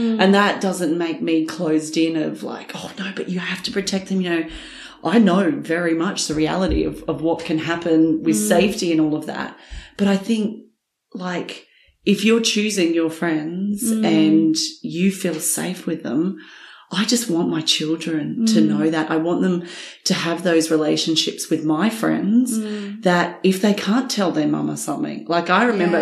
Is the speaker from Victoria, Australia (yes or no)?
no; New South Wales, Australia; moved away as an adult; I too am not from Sydney. Mm. I grew up on the Central Coast